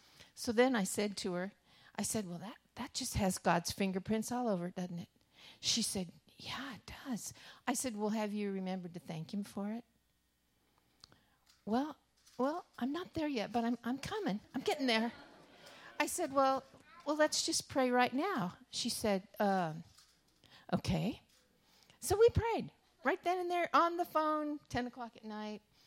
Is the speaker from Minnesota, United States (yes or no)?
no; Texas, United States; I'm from Texas. I've been from all over, but right now I'm from Texas.